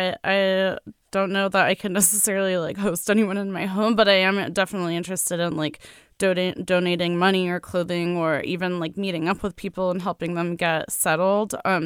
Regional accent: Saint Petersburg, Russia; moved away; And in my hometown of St. Petersburg, last time I visited, which was 10 years ago now, I saw neo-Nazi graffiti like in various parts of town.

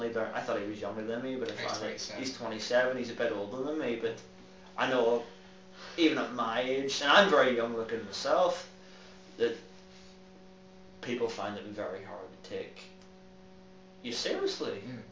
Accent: Northern Ireland, United Kingdom; as a Northern Irish person, or Northern Irish, whatever

